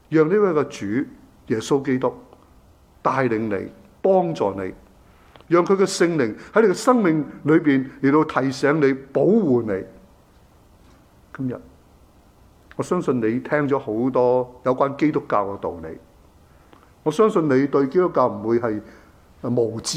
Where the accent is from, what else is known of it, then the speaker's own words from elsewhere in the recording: China; 这个是你可以说上帝给我们中国人的智慧。